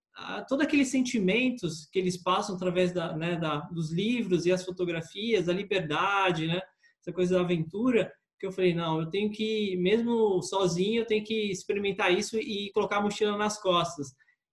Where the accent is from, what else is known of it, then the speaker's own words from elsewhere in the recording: São Paulo, Brazil; now in Novo Hamburgo, Brazil; eu nasci e cresci em São Paulo, né, na capital. Atualmente estou morando no Rio Grande do Sul, em Novo Hamburgo, com minha esposa, a família dela é daqui.